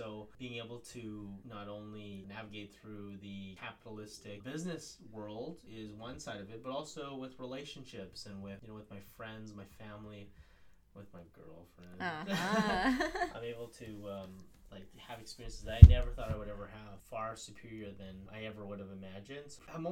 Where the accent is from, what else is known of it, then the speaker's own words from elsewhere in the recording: Vancouver, British Columbia, Canada; Growing up in Vancouver, being part of a very big family with three sisters, a brother, my grandparents, my parents, innumerable cousins.